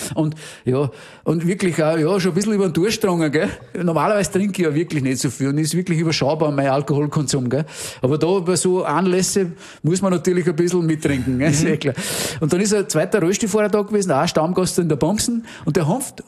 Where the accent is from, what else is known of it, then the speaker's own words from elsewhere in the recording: Upper Austria, Austria; Bei uns im Innviertel hat man den Brauch, was der von Brautstellen.